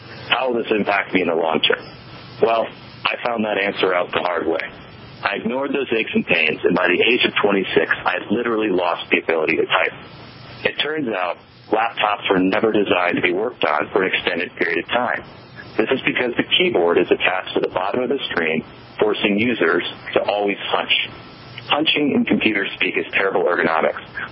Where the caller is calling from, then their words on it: Denver, Colorado, United States; Yes, I am calling in from Denver, Colorado.